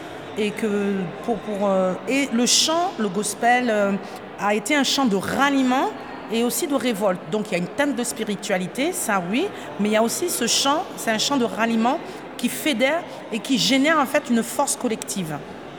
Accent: Haiti; now in France; parce que je suis originaire de Haïti et que j'aime la mixité, l'ouverture, la culture

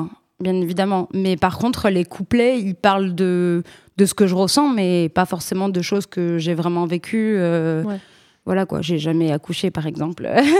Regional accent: Corsica, France; je ne dis pas que je suis gentille, je dis que je suis corse.

